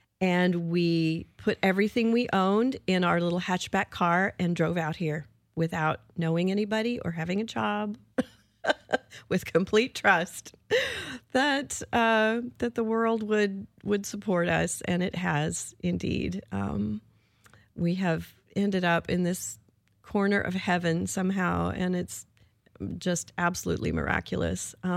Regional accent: Tahlequah, Oklahoma, United States; Sure. Well, I was born in Oklahoma. I grew up in the town of Tahlequah, Oklahoma, for which our South End Ferry Dock was named.

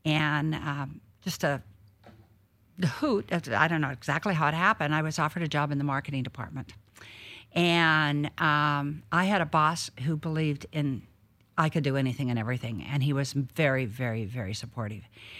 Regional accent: Eugene, Oregon, United States; I grew up in Oregon, Eugene, Oregon, as a matter of fact. Graduated in class of 63.

